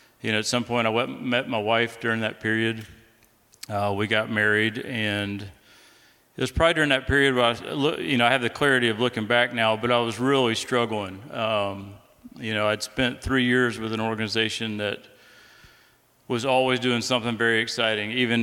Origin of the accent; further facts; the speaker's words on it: Columbia, United States; also born or lived in San Francisco; but I grew up here in Columbia.